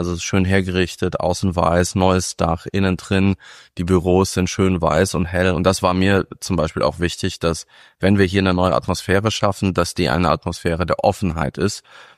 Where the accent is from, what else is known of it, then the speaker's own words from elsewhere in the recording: Saarland, Germany; born there; now in Darmstadt, Germany; Nein, ich bin gebürtiger Saarländer und wohne jetzt in Darmstadt.